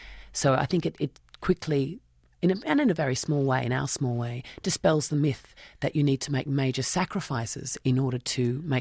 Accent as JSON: {"language": "English", "country": "Australia", "said": "And I think it's being Australian, because it's such has always been a fragile climate."}